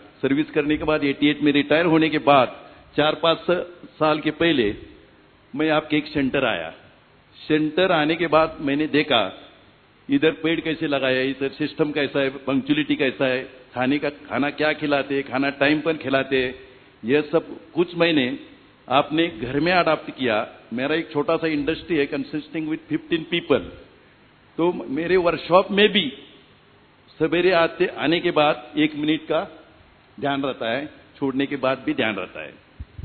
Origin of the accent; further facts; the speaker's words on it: Maharashtra, India; मैं महाराष्ट्र से बिलोंग करता हूँ। हेलो, मैं महाराष्ट्र से बिलोंग करता हूँ। मेरा उम्र अभी 71 है।